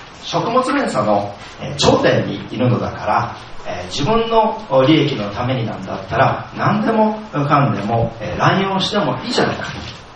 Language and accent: Japanese; Kurashiki, Okayama, Japan; 私の地元の倉敷も、まあ、自分の実家は大丈夫だったんですけども